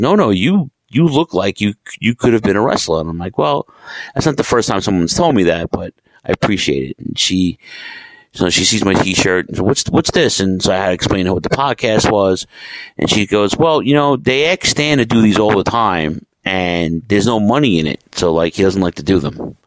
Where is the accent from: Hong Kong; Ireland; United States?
United States; New York City, New York; I'm from New York City, and I'm super blessed to be here.